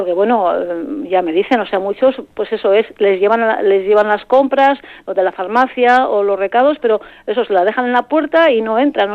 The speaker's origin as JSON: {"language": "Spanish", "town": "San Román", "region": "Basque Country", "country": "Spain", "said": "Yo conocía a los pueblos más cercanos porque yo soy de San Román."}